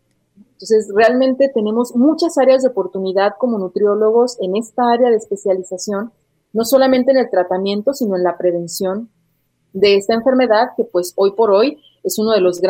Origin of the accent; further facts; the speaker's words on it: Mexico; podemos estar enfermos o no, pero seguimos siendo mexicanos y seguimos teniendo pues ese antojo por consumir nuestros alimentos